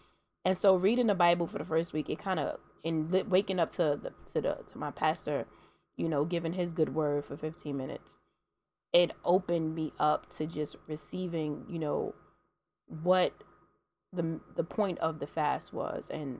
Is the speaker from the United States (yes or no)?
yes; Brooklyn, New York, United States; I'm not saying that's like an excuse, but I'm from Brooklyn, East New York to be exact